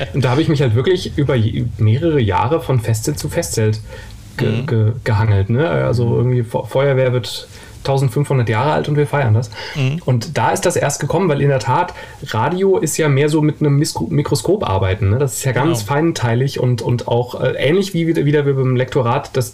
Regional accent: Hesse, Germany; Ich bin ja in Frankfurt geboren und im Umland aufgewachsen, war mein Gebiet.

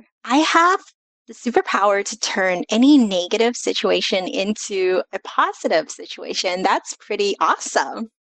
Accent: Los Angeles, California, United States; moved away as an adult; also born or lived in China; now in Taiwan; I was born in China, immigrated to the US, grew up in Los Angeles, and actually I hit refresh and moved to Taiwan because I married my husband and he's Taiwanese.

